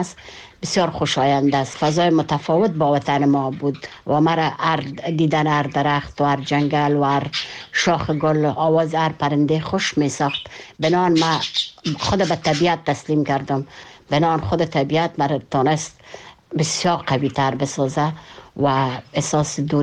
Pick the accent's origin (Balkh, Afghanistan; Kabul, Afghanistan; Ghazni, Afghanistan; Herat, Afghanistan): Kabul, Afghanistan